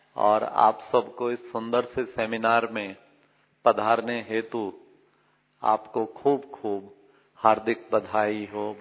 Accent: Panipat, Haryana, India; 7-8 delegate जो मेरे शहर से भी, पानीपत से भी आए हुए हैं

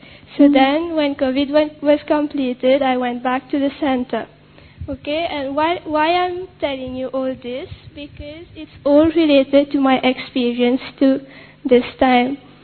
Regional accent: Mauritius; I'm from Mauritius.

